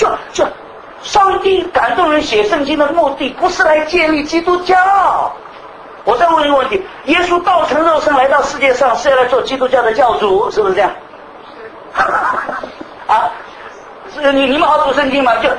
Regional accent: Shanghai, China; born there; 我生在上海，从来没有见过这个谷子，好像都只吃饭吃米

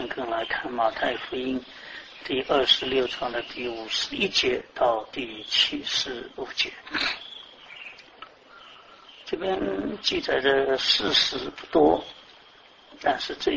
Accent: China; 特别我们中国人，脑就是脑，心就是心

